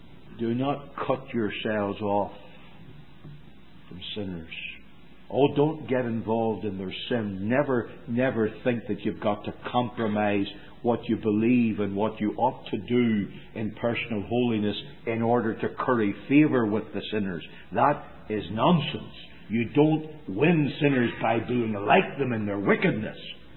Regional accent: Belfast, Northern Ireland, United Kingdom; where I was brought up in Belfast, just down the street from where we lived

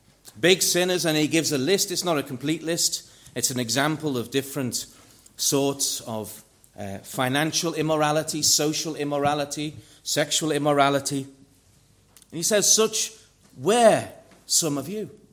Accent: Liverpool, North West England, United Kingdom; also born or lived in Cyprus; And later on, we grew up in Liverpool. And when I was in Cyprus, of course, as a child of a Presbyterian household, I was baptized.

